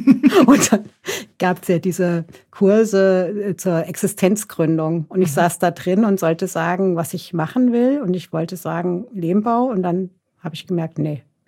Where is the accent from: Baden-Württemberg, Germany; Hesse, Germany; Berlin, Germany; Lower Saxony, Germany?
Hesse, Germany; als Hessin